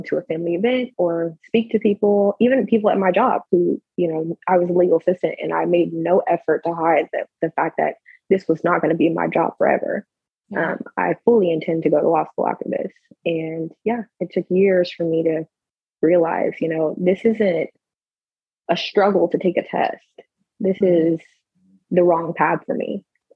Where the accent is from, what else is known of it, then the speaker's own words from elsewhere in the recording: Texas, United States; now in Alaska, United States; I was born and raised in Texas.